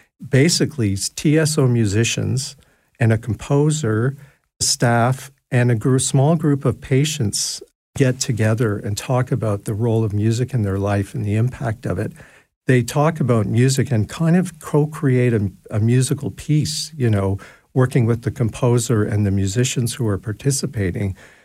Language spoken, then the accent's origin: English; Calgary, Alberta, Canada; growing up in Calgary, I went to one of those school concerts and saw an orchestra for the very first time